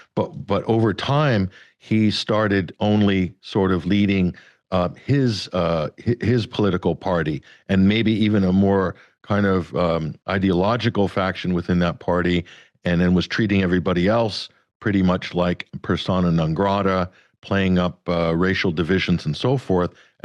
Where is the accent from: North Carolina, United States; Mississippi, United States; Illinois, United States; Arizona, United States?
Arizona, United States; also because we have county sheriffs that are elected right across the state in Arizona, which is my home state.